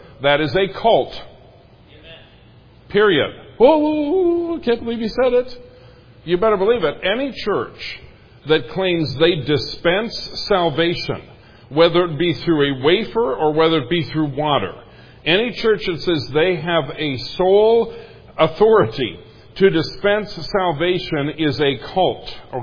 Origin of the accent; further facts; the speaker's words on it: Minnesota, United States; Now, where I grew up in Minnesota, confusion was rife in Minnesota as to this point